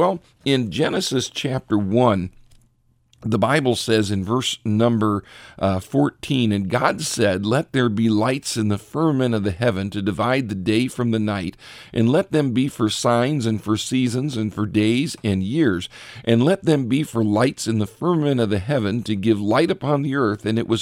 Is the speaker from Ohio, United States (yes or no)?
yes; Richfield, Ohio, United States; I remember as a boy growing up in Richfield, Ohio, before too many of the lights were in the area, on a clear night, you could see the Milky Way